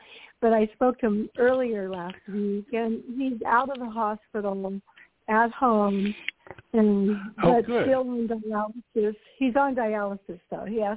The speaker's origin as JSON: {"language": "English", "town": "Ashland", "region": "Oregon", "country": "United States", "said": "Yes, I moved back to Ashland. I can say that now. I'm from Ashland, Oregon."}